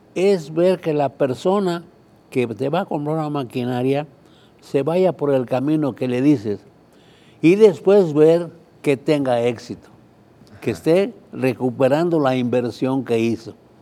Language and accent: Spanish; Yuriria, Guanajuato, Mexico; born there; Nací en Yuriria, Guanajuato.